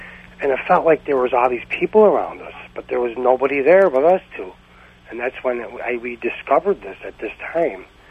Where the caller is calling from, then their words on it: Buffalo, New York, United States; I'm calling from Buffalo.